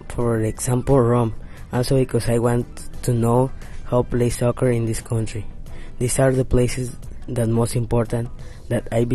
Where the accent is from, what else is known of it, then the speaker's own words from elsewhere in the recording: Mexico; English is a second language; I am from Mexico.